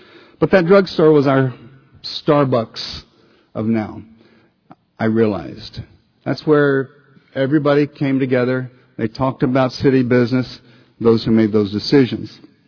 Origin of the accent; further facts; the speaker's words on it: San Antonio, Texas, United States; born there; to come back to my home state. I was born in Texas, San Antonio